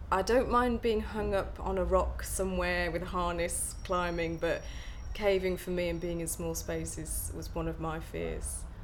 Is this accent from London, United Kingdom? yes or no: no; Aldridge, West Midlands, United Kingdom; also born or lived in Birmingham; I grew up in the West Midlands, in a town called, well, in Birmingham for a little while, and then in a town called Aldridge, which was just outside Walsall, the posh end of Walsall, apparently.